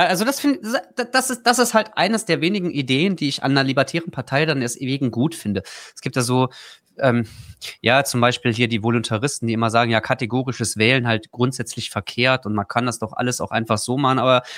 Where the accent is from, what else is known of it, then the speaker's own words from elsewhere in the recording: Trier, Rhineland-Palatinate, Germany; Ich komme ja aus Trier und da war Wahlkampf